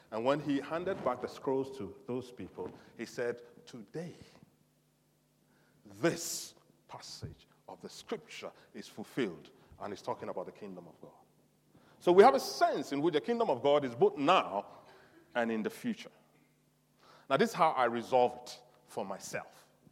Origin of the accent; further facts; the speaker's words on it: Ghana; And I come from Ghana, a country called Ghana, originally.